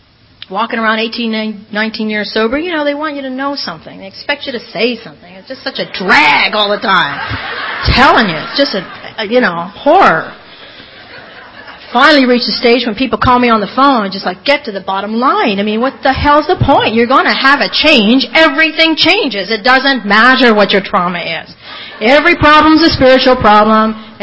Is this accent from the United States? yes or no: no; Ireland; Now, I'm Irish. I embellish.